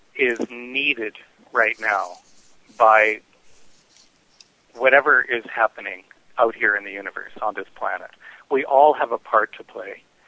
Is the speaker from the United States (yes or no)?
no; the Prairies, Canada; I was brought up in the Canadian prairies, and so I like to say I'm a practical-minded kind of guy.